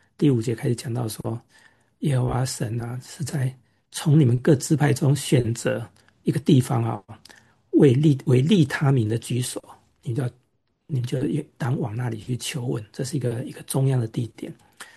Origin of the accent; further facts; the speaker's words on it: Taiwan; 像我从台湾来，在台湾的地方，就是大山小山